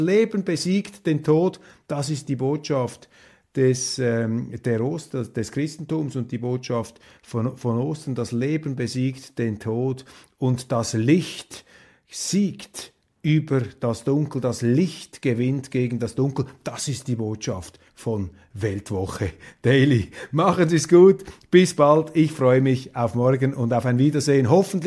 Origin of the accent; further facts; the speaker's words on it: Switzerland; Ich will mich hier überhaupt nicht als Schweizer, als privilegierter Schweizer hinter den sieben Bergen aufschwingen.